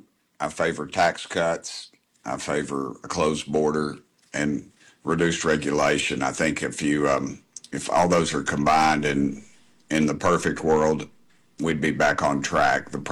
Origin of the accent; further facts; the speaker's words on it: Tennessee, United States; my priorities as an American, as a Tennessean